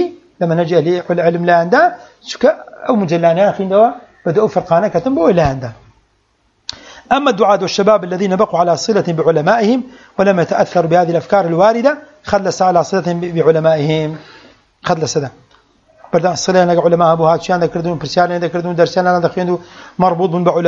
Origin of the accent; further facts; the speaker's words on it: Saudi Arabia; طبعا أنا سعودي